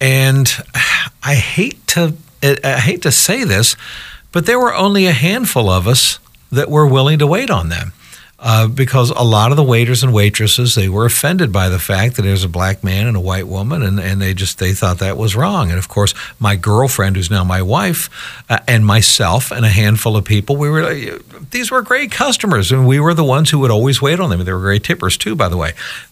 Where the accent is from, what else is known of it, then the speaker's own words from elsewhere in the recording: Columbus, Ohio, United States; now in Michigan, United States; But, you know, I grew up in Columbus, Ohio, and Columbus, Ohio is, I mean, it's not the Deep South